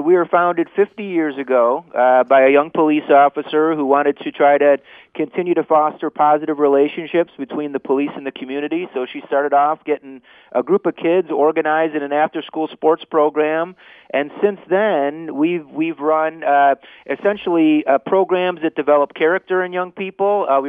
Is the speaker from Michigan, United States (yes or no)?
yes; Southfield, Michigan, United States; I grew up in Southfield, and I was a kid that played all kinds of different sports.